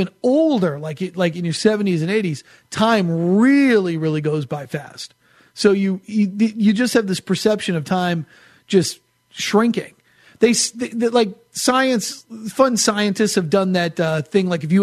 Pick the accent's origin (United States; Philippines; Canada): United States; New England; I grew up in New England and watched a lot of Celtics games as a kid.